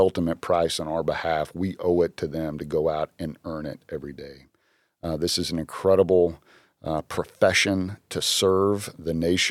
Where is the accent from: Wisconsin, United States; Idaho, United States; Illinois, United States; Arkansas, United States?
Arkansas, United States; inside of Indiana, inside my home state of Arkansas